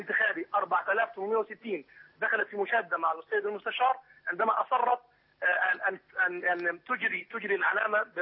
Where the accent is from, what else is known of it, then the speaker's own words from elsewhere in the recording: Upper Egypt, Egypt; طائرات الهليكوبتر لم نراها عندنا في الصعيد حقيقة